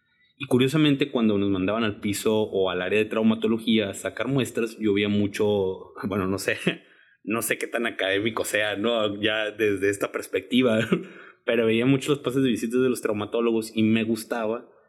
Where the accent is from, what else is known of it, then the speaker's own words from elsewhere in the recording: Ciudad Obregón, Sonora, Mexico; Yo soy originario de Ciudad Obregón.